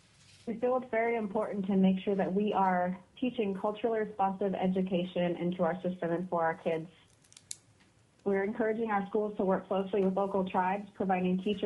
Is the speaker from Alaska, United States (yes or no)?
yes; Wrangell, Alaska, United States; also born or lived in Juneau; now in Anchorage, United States; I'm originally from Wrangell and Juneau, so I live here in Dandaina Lands in Anchorage, where I'm raising my three kids.